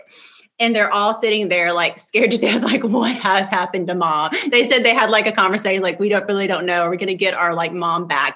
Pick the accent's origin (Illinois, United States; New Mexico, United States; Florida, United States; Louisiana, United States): Louisiana, United States; Okay. So yeah, we're from Louisiana, born and raised and proud.